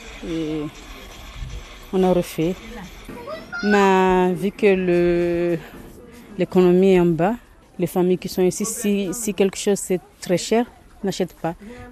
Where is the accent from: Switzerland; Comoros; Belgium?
Comoros; moved away; Je suis comorienne. Ici, je suis venue en tant que réfugiée depuis 2016 que je suis ici.